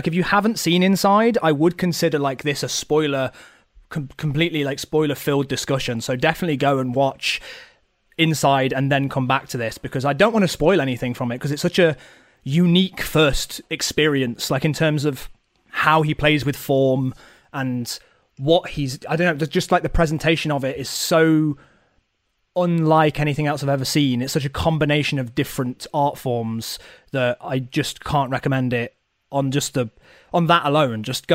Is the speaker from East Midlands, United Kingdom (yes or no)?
yes; Nottingham, East Midlands, United Kingdom; I'm from Nottingham.